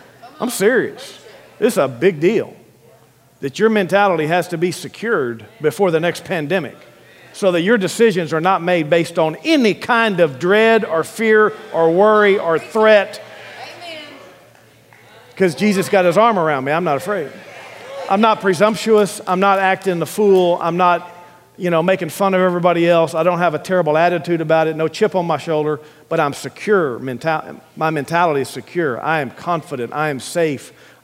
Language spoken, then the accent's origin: English; Alief, Texas, United States; I grew up in Alief and got saved and rededicated my life in Alief.